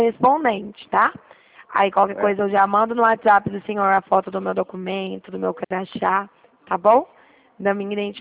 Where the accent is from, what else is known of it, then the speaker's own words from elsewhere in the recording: Dracena, São Paulo, Brazil; Eu sou aqui da cidade de Dracena, perto de Presidente Prudente.